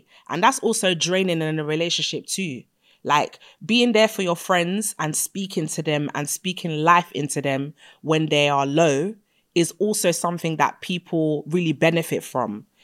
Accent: Nigeria; as a Nigerian girl, we don't have time to be thinking about whether this approach is nice or not

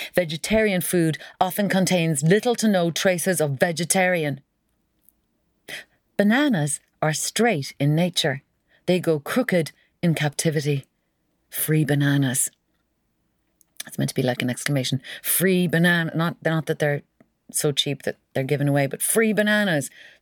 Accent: Kinsale, County Cork, Ireland; I'm from Kinsale, that's why I say that. Oh, and yes, I will do a podcast at some stage about my ludicrous accent.

